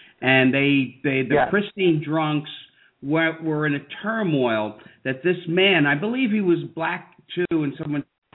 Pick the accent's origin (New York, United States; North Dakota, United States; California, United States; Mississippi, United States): New York, United States; Oh, I'd never seen that. I'm from New York.